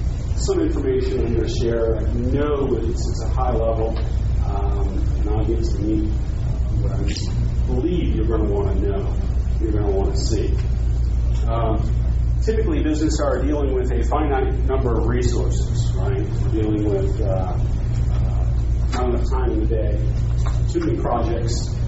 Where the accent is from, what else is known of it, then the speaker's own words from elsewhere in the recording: Florida, United States; I'm from Florida. I was born and raised there.